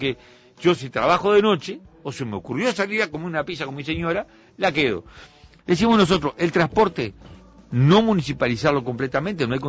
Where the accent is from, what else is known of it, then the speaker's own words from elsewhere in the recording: Flores, Uruguay; en la ciudad que me crié, en Flores, transporte urbano no hay mucho, ¿verdad?